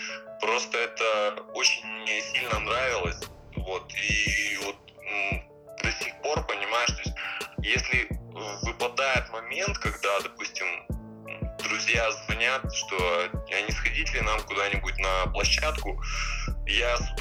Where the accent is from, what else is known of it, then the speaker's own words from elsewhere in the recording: Uzhur, Krasnoyarsk Krai, Russia; also born or lived in Anzhero-Sudzhensk; я родился в Кемеровской области, город Анжеро-Судженск, вот, затем мне пришлось по семейным обстоятельствам переехать в Красноярский край, там небольшой городок, есть такой Ужур